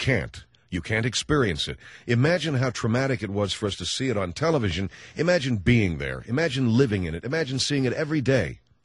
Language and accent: English; Pasadena, California, United States; born there; also born or lived in Thousand Oaks; I was born in Pasadena, California. And my life up until September the 11th, 2001, in Thousand Oaks, California, has been pretty consistent.